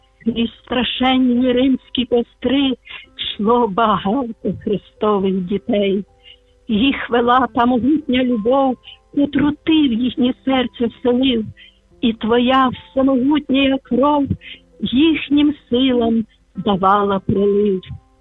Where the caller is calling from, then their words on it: Lviv, Lviv Oblast, Ukraine; Вітаю, я зі Львова